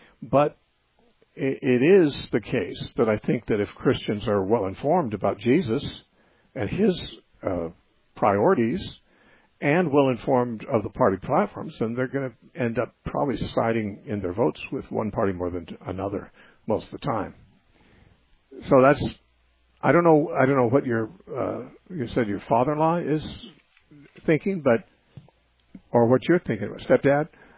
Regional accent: United States; I thank God that I'm an American. I thank God that I was born here instead of in Iraq or Iran or almost virtually anywhere else in the world, frankly.

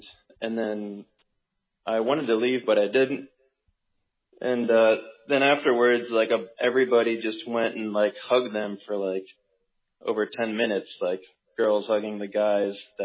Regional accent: United States; now in Barcelona, Spain; Yeah, I'm an American. I'm with an organization called Calling All Skaters. It's with YWAM in Barcelona.

